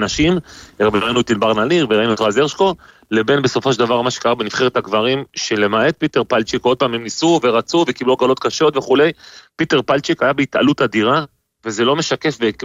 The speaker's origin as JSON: {"language": "Hebrew", "town": "Bnei Brak", "region": "Tel Aviv District", "country": "Israel", "tie": "born or raised there", "said": "אגב, זה המקום שאני גדלתי בו, פרימו."}